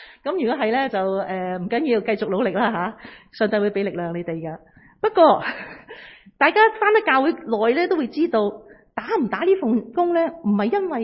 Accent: China; 我哋中國人咧對孩子咧

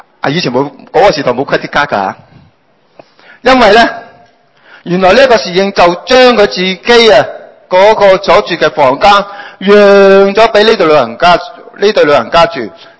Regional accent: China; 听见我中国人有句说话叫万丈高楼从地起

